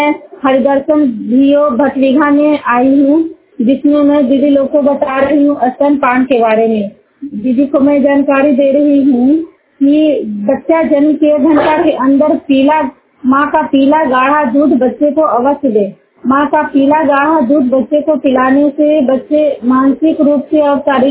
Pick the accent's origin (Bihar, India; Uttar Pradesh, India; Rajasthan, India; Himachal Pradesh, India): Bihar, India; Juniyar; मैं नालंदा जिला हिलसा प्रखंड जुनियार गांव की निवासी हूँ।